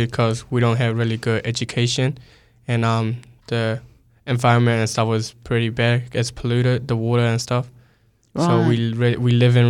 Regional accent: Thailand; now in Palmerston North, New Zealand; My parent was from Myanmar, but I was born in Thailand.

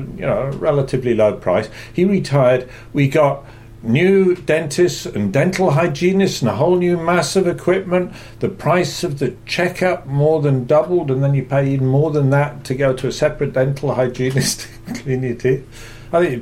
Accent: England, United Kingdom; because I grew up in England, and you had rationing during the war

